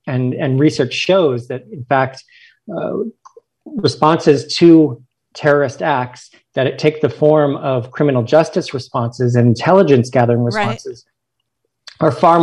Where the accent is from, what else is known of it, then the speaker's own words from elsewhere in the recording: Washington, District of Columbia, United States; and Washington, D.C., my hometown, which has slightly more power than the other colonies.